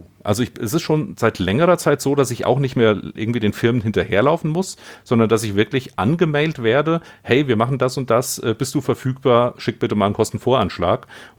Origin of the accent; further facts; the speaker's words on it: Hesse, Germany; das ist hier der Vogelsberg, das ist quasi das Mittelgebirge, genau mitten in Hessen, zwischen Gießen und Fulda und Frankfurt und Kassel und hier das Dorf, wo ich wohne, wieder, das ist das Dorf, wo ich aufgewachsen bin